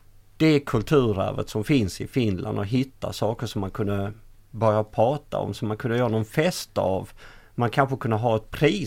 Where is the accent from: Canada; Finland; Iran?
Canada; Nu är jag uppväxt i Kanada också där vi hade två språk, franska och engelska.